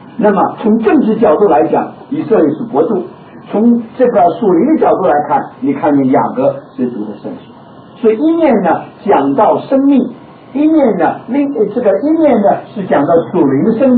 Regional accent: China; 所以你看就是我们中国人我们也能够懂得那个是一首诗。

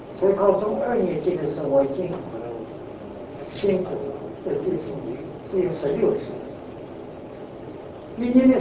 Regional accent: Zhejiang, China; accent: Zhejiang; 我是浙江人，浙江话这个浙江口音，那对有些人听了同乡嘛，听起来还舒服一点。那是我从内地，我在沿海，在浙江，高中毕业

